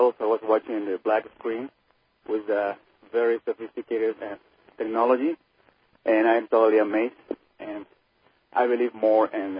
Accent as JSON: {"language": "English", "country": "Peru", "second_language": "English", "said": "you will excuse my English. I come from Peru"}